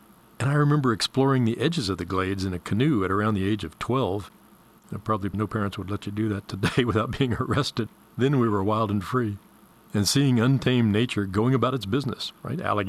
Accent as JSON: {"language": "English", "town": "Miami", "region": "Florida", "country": "United States", "tie": "born or raised there", "said": "as a child growing up in Miami in the 1950s and early 60s"}